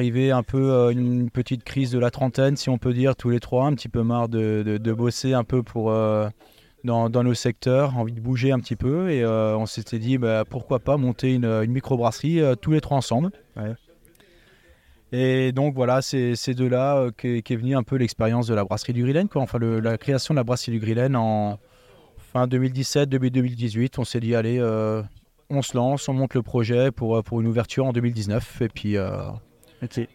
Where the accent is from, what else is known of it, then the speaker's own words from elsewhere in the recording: Grand Est, France; moi, je suis originaire d'Aiguissem, donc un petit village viticole à côté de Colmar.